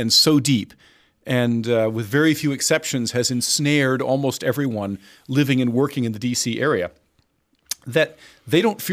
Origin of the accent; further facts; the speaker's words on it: Washington, District of Columbia, United States; born there; I was born in the District of Columbia, so I like to tell people I'm a U.S. citizen, but I was not born in the United States, which used to be technically true.